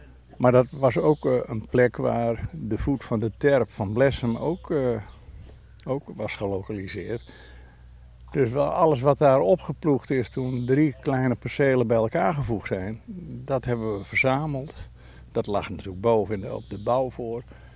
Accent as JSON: {"language": "Dutch", "region": "Groningen", "country": "Netherlands", "moved": "as an adult", "said": "Ik kom uit het Oldambt, uit Groningen."}